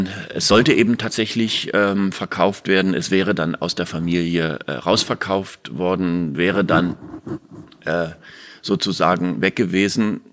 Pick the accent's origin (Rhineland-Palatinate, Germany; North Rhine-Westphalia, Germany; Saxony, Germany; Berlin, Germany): Berlin, Germany; ich so als Berliner Ferienkind war dann öfter auf diesem Weingut